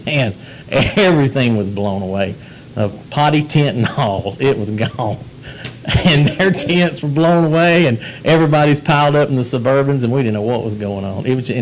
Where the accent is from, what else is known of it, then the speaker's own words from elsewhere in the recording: Mississippi, United States; It's like, reminded me of Hurricane Katrina. I'm from Mississippi, so I lived through that.